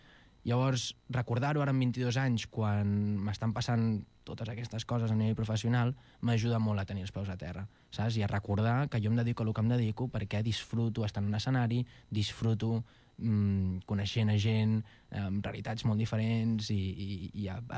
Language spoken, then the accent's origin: Catalan; Catalonia, Spain; hem d'entendre que hi ha catalans negres. Jo sóc català. Jo he nascut aquí